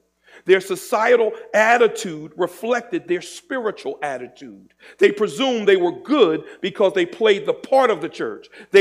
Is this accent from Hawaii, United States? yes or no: no; New Jersey, United States; I grew up in Jersey. I bought a house in Palmyra.